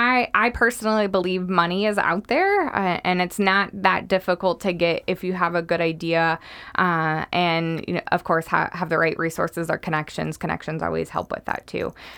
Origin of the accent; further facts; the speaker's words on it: Springfield, Missouri, United States; So I'm from Springfield originally, found myself back here for what I thought was just going to be a few months, and then fell in love with the community again.